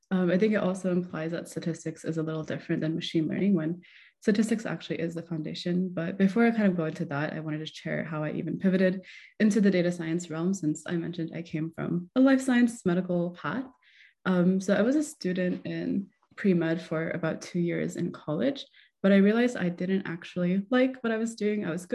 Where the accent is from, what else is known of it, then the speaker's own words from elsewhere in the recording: Michigan, United States; So I was raised in Michigan, and I was raised by immigrant parents who really valued education